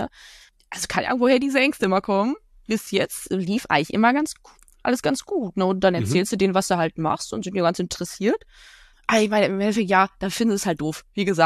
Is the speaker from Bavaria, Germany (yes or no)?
no; North Rhine-Westphalia, Germany; Ich komme aus dem Ruhrgebiet, Leute. Da im Ruhrgebiet macht man das so.